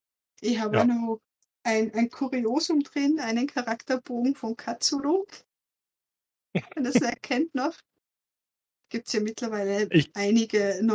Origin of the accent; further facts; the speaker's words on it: Austria; bin ich aus Österreich und mein Mann ebenfalls.